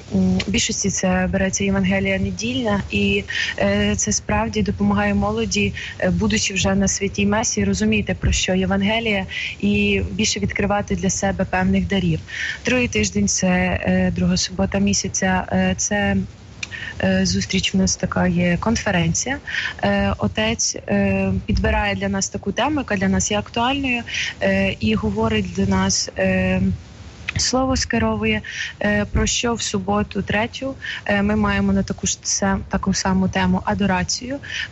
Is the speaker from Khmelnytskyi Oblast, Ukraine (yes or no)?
yes; Shepetivka, Khmelnytskyi Oblast, Ukraine; у нас, звідки я родом, в Шепетівці, є дім престарілих